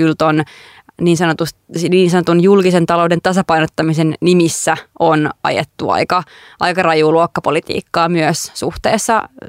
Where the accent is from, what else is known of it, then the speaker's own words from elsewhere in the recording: Jyväskylä, Central Finland, Finland; mä itse olen kasvanut ja opiskellut siis Jyväskylässä